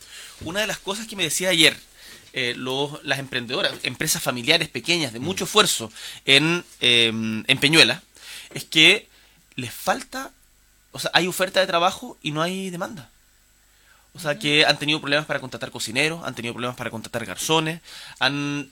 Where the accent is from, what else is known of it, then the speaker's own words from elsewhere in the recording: Punta Arenas, Magallanes, Chile; Yo soy magallánico, soy de Punta Arenas, del Estrecho de Magallanes.